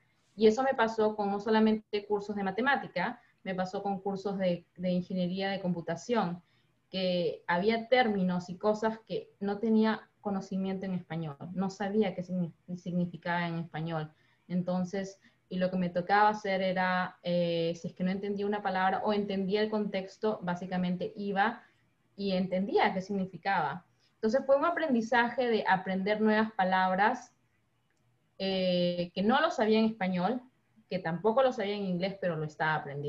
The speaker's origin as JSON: {"language": "Spanish", "country": "Peru", "moved": "as an adult", "lives_now": "United States", "said": "toda mi historia se remontó en el año 2011 cuando yo soy originalmente de Perú. Entonces decidí venir a los Estados Unidos para aprender inglés"}